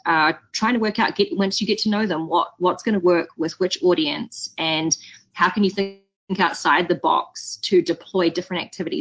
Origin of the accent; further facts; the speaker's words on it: New Zealand; And in New Zealand, for example, my home country, we have a local beer